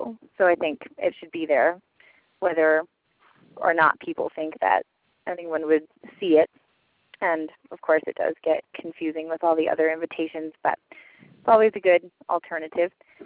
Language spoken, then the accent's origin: English; Taos, New Mexico, United States; now in Jackson, United States; I live in Jackson right now, but the way that I got involved was I grew up in Taos at the Llama Foundation